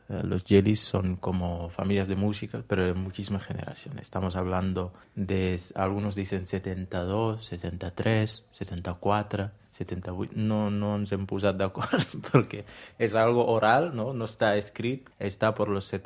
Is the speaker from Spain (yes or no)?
no; Ziguinchor, Senegal; Sí, de Casamance. Soy del Ziguinchor, és la capital de Casamance, diguem-ne, sí.